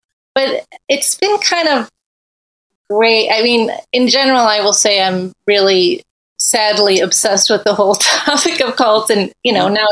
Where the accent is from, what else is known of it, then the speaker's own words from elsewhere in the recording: Midwest, United States; now in Boston, United States; I wrote a song about moving to Boston recently and how much this city means to me as a Midwesterner who was like, how did I end up here?